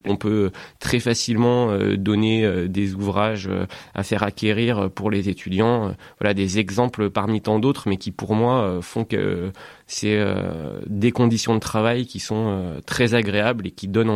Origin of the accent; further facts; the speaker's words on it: Auvergne-Rhône-Alpes, France; j'ai grandi personnellement en Isère, du côté de Grenoble.